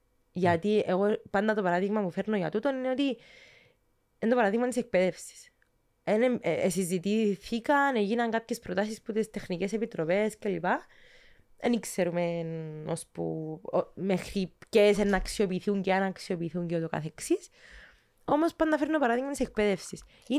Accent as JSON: {"language": "Greek", "town": "Palaiometocho", "region": "Nicosia District", "country": "Cyprus", "tie": "born or raised there", "lives_now": "Nicosia, Cyprus", "said": "Στο Παλιομέτωχο."}